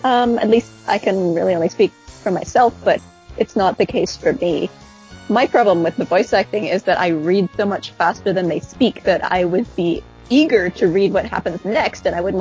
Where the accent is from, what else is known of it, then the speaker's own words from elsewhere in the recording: Canada; Because I grew up in Canada mostly, and I learned to speak French, but it's Canadian French, not